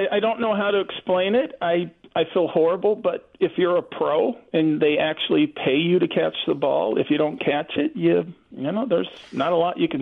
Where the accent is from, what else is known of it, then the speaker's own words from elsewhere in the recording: San Diego, California, United States; And I mean, I grew up in California, San Diego, on the ocean.